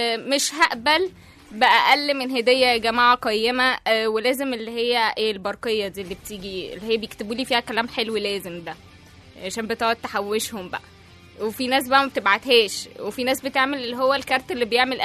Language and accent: Arabic; Egypt; احنا شعب مصري نحب الفرحه ونحب النعناشه ونحب الفرفشه والدندشه كده